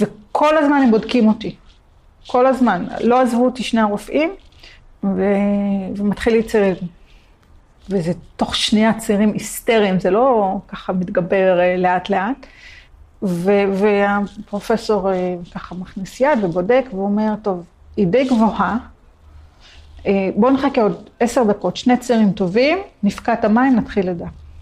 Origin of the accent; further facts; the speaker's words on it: Jerusalem, Jerusalem District, Israel; born there; אני יודעת שנולדתי בחורף ירושלמי עם שלג נוראי ובשערי צדק בשנת שמיטה.